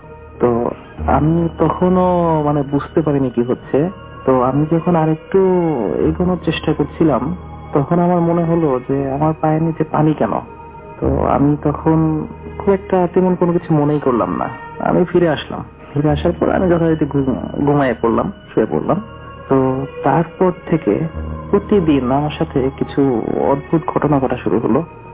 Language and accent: Bangla; Manikganj, Dhaka Division, Bangladesh; আমার গ্রামের বাড়ি হচ্ছে পশ্চিম মানিকগঞ্জে, তো আমাদের এলাকাটা অনেক নিচু, সেই জন্য বর্ষায় বাড়ির চারপাশে অথই পানি থাকে।